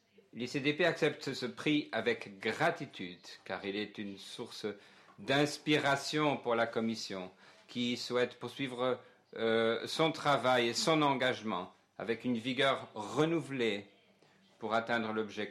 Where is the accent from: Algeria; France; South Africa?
South Africa; Par exemple, je viens d'Afrique du Sud.